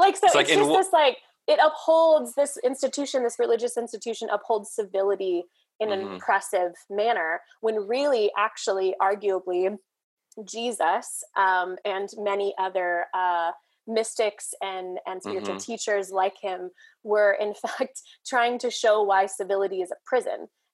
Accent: Missouri, United States; or at least I grew up outside St. Louis.

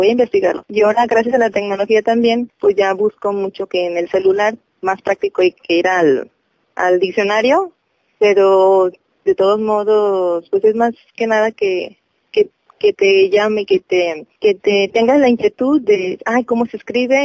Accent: Mexico; Que tenemos que, como mexicanos

